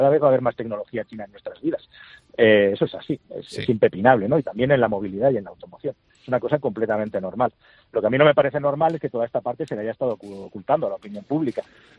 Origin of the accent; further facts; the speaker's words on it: Barcelona, Catalonia, Spain; que además soy catalán y de Barcelona